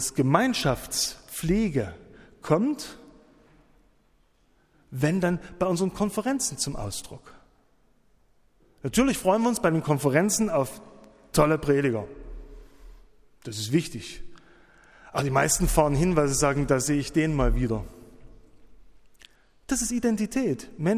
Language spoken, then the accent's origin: German; Schneeberg, Saxony, Germany; Ich bin so im Zentralerzgebirge aufgewachsen, in Schneeberg.